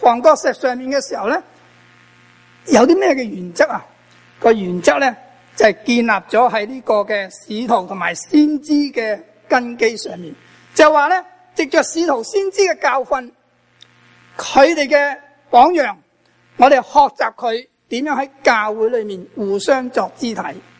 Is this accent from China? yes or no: yes; China; 我们中国人会不会得到福音呢？